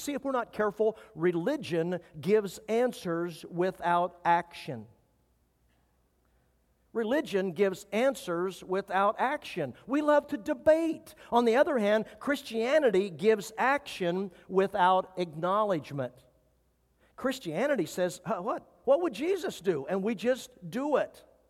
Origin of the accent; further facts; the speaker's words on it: Midwest, United States; Growing up in the Midwest on the farm, this was a no-brainer.